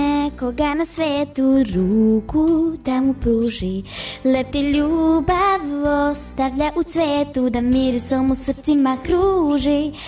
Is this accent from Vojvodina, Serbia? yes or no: yes; Sremska Mitrovica, Vojvodina, Serbia; Dolazim iz Sremske Mitrovice.